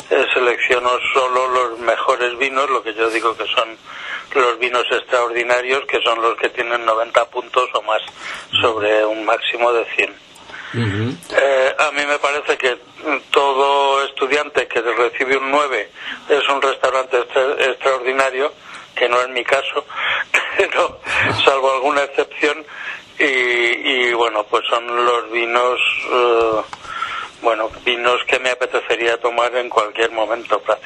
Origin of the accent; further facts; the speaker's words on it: Madrid, Community of Madrid, Spain; yo soy periodista, soy de Madrid, tengo ya una trayectoria de casi 40 años en el mundo del vino.